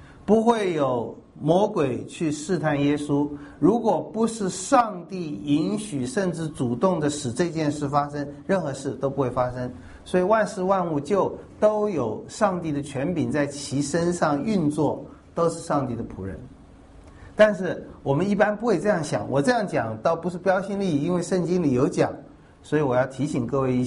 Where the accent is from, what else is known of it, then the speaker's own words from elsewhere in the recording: Taiwan; 我们台湾人起码以前也不太喜欢做公务员